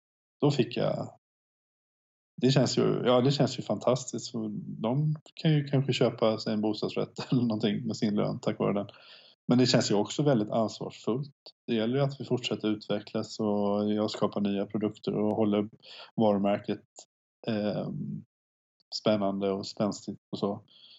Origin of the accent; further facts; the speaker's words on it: Småland, Sweden; mitt småländska arv och uppväxt i en liten håla